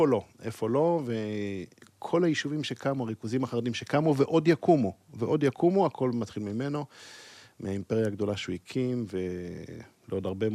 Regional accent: Jerusalem, Jerusalem District, Israel; ירושלים, עיר הקודש שבה גדלתי, נולדתי, גדלתי, ורוב שנותיי הצעירות גדלתי בשכונת גאולה.

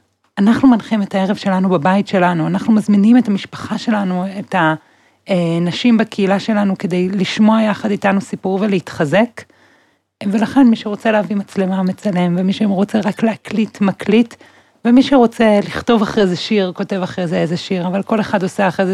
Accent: Tel Aviv, Tel Aviv District, Israel; בתל אביב, וכל חיי זה היה שונה ממני, שנות אור

